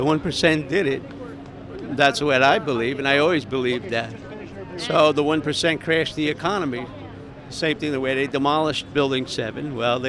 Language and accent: English; New Jersey, United States; No, I'm from New Jersey.